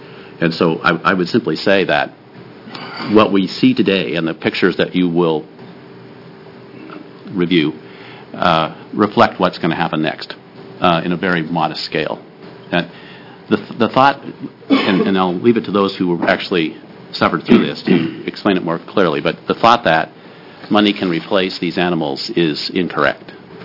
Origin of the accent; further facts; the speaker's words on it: McDermott, Nevada, United States; And even as a little kid growing up on the White Horse Ranch down near McDermott, we found out quickly how dangerous.